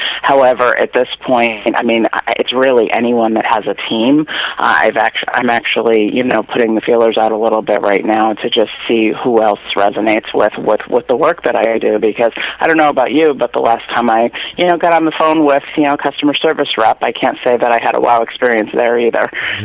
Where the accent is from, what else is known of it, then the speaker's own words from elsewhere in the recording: Danbury, Connecticut, United States; I was born and raised on the New York border of Connecticut, and it's actually a city now called Danbury.